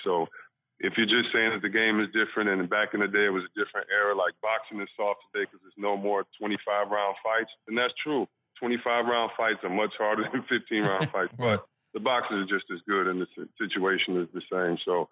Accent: Detroit, Michigan, United States; it's going to be fun to tell the perspective of growing up in Detroit

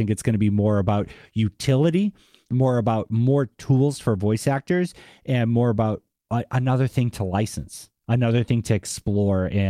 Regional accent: Boston, Massachusetts, United States; accent: Boston; you can hear Evo's excitement mapped onto my voice with a little bit of my Boston accent.

